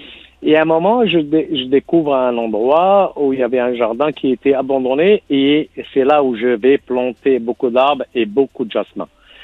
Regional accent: France; je suis français d'origine maghrébine, Algérie, dans une famille soufie, je suis pas croyant

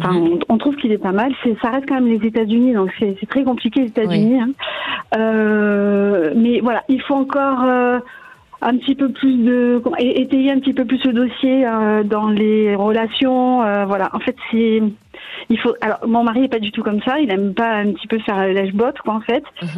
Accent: south of France, France; Donc, moi, je suis du Sud et ici, j'habite dans le 91.

